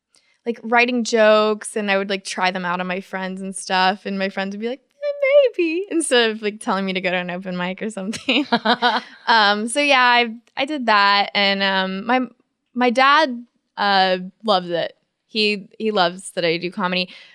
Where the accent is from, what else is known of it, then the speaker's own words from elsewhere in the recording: Kennesaw, Georgia, United States; Well, I'm from originally from Kennesaw, Georgia.